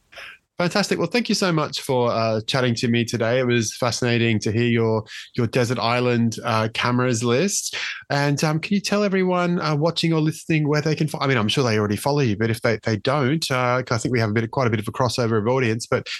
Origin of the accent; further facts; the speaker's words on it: Australia; now in Brisbane, Australia; Well, I'm in a couple of groups, even though I'm Australian.